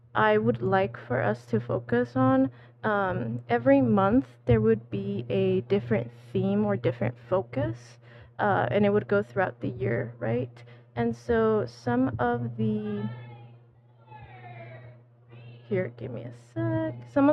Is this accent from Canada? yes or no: no; Mexico; I'm originally from Mexico.